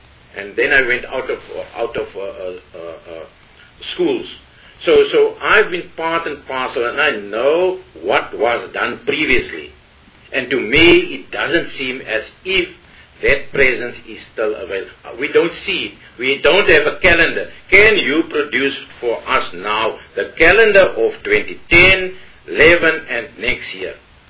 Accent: Central Karoo, Western Cape, South Africa; But on the ground, for us, I'm from the Central Karoo.

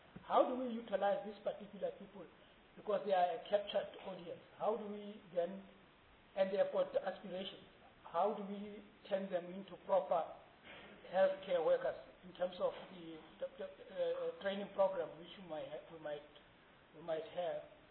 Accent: Free State, South Africa; And because I am from the Free State

